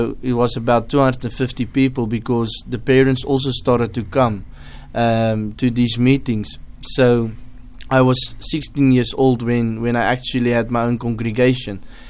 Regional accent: Pretoria, Gauteng, South Africa; I'm coming from South Africa. I grew up in a city called Pretoria, and I've been there my whole life.

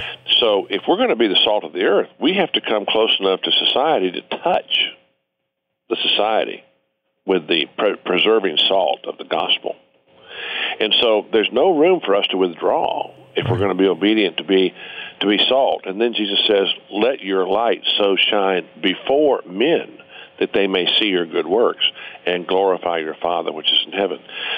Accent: Texas, United States; Now, I'm a Texan. I take beef jerky with me everywhere I go.

